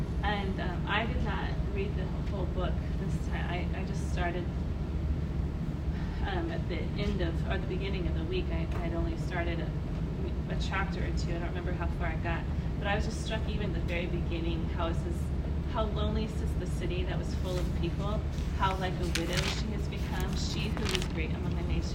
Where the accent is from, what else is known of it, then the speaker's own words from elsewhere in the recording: California, United States; I grew up in the country. I grew up near Fresno